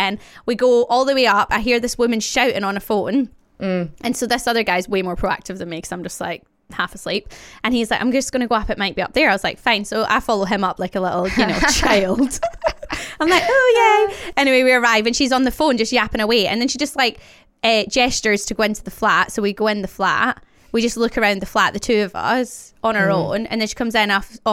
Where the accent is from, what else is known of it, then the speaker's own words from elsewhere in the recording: Glasgow, Scotland, United Kingdom; So I grew up in Glasgow, so I know the areas, and that makes it so much harder.